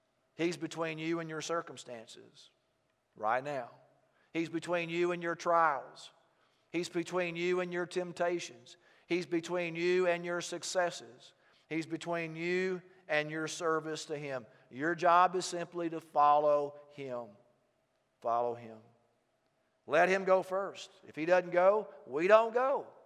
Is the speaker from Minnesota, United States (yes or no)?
no; Texas, United States; I grew up in Texas, and in cattle ranches